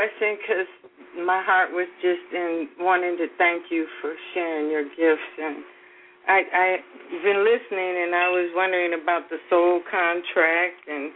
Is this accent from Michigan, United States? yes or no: yes; Detroit, Michigan, United States; I'm from Detroit.